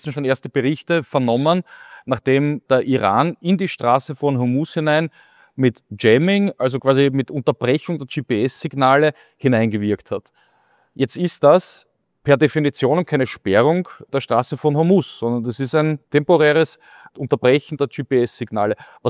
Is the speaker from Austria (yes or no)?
yes; Austria; Das ist so wie bei uns in Österreich von der Konzeption her.